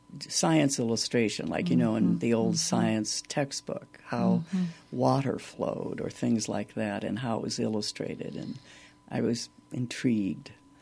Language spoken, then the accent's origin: English; West Lafayette, Indiana, United States; Well, as a child, I grew up in West Lafayette, Indiana.